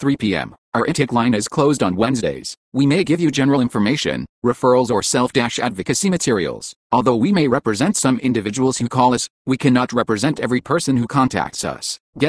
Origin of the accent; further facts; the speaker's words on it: San Bernardino, California, United States; This when I returned to my hometown of San Bernardino from Denver, Colorado.